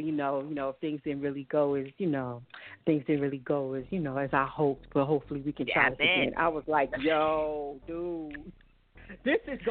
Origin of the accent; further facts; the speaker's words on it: Brooklyn, New York, United States; moved away as an adult; also born or lived in Philadelphia; I'm from Brooklyn, born and bred, but I had moved to Philadelphia after graduating from college.